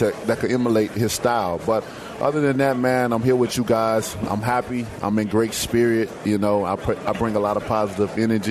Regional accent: Tuscaloosa, Alabama, United States; I'm from Tuscaloosa, Alabama. You know, it's basically mostly about football.

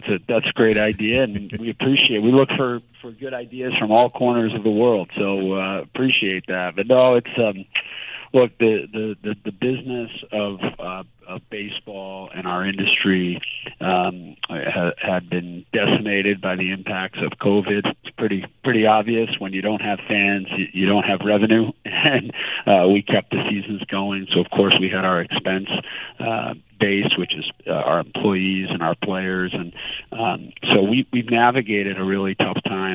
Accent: New England, United States; growing up in New England, fell in love with the Red Sox

